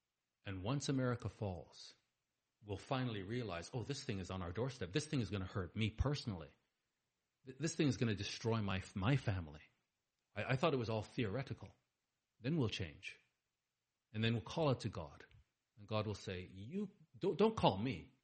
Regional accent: Canada; I'm Canadian. I'm British Canadian.

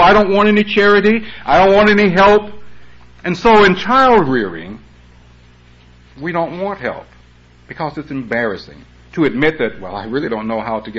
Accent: Columbus, Georgia, United States; When I was young and growing up in Columbus, Georgia, anybody on the block had a right to catch me when I was out of line

